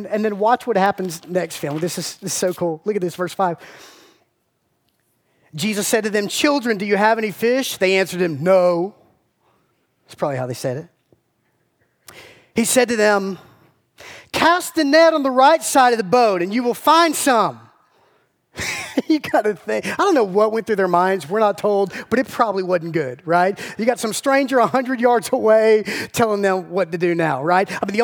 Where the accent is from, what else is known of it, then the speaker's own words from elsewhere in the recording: Georgia, United States; I'm from South Georgia. I have known some hicks in my life.